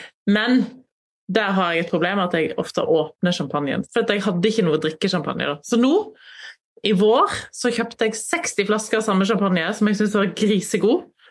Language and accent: Norwegian; Voss, Vestland, Norway; Der jeg kommer fra, Voss, vel kategori 4 pol, og det sånn middelstort pol.